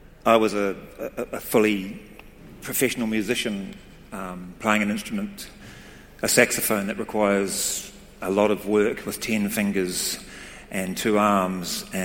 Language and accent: English; New Zealand; I'm from New Zealand, and in New Zealand we have a thing called a word called whānau.